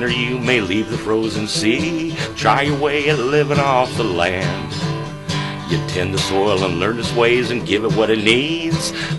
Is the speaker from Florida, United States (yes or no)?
no; Pismo Beach, California, United States; You can again, I'm from Pismo Beach, so you can go to … contact me there